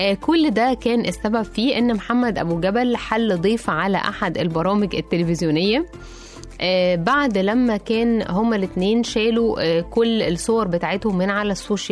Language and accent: Arabic; Egypt; برضو إحنا كشعب مصري يعني نموت نجري وراء يعني أي حاجة نعرف الناس التفاصيل